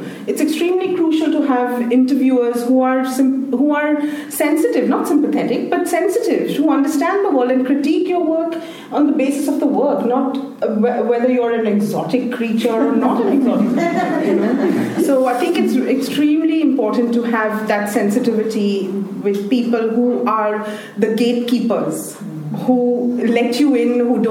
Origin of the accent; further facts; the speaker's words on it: Maharashtra, India; English is my first language, and I love it. But I also know that it comes because I have lost the other languages. I mean, of course, I was forced to study Hindi and Marathi and French in school and hated it, all three languages.